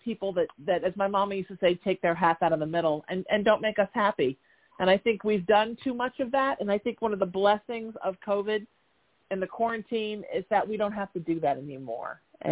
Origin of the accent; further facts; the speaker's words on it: Huntington Beach, California, United States; now in Los Angeles, United States; You know, I grew up in Huntington Beach, about an hour south of L.A. And I moved to Los Angeles after college